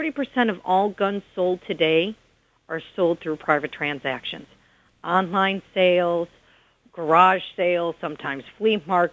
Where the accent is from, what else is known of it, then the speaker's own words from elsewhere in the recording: Chicago, Illinois, United States; I'm not. I'm from Chicago.